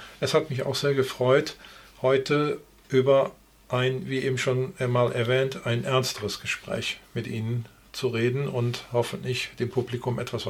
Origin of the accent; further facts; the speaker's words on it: Rösberg, North Rhine-Westphalia, Germany; Und es gibt gerade aus meinem Heimatort Rösberg eine ganze Reihe von Bildern von zerstörten Häusern.